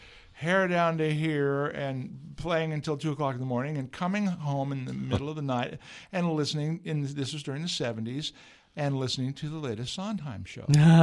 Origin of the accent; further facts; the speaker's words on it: San Antonio, Texas, United States; also born or lived in Austin; I was born and raised in San Antonio.